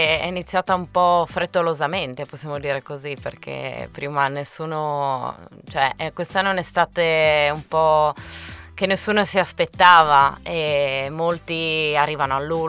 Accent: Friuli-Venezia Giulia, Italy; ed è bello rivedere un po' di vita in quella che è ovviamente il mio comune, il mio paese, ma anche la Carnia in genere.

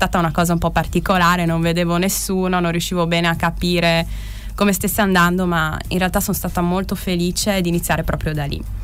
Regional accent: Gemona, Friuli-Venezia Giulia, Italy; Io sono di Gemona.

